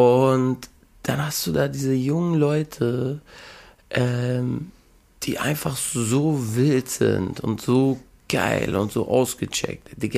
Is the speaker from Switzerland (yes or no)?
yes; Eastern Switzerland, Switzerland; Das ist eine ganz unerschlossene Bergregion, wo ich herkomme.